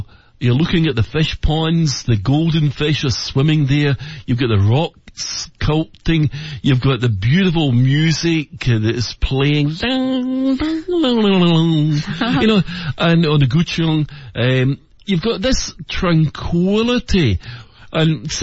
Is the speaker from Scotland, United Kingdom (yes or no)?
yes; Scotland, United Kingdom; moved away; When I came from Scotland, this quite puzzled me that Chinese schools often didn't have a name, but they had a number.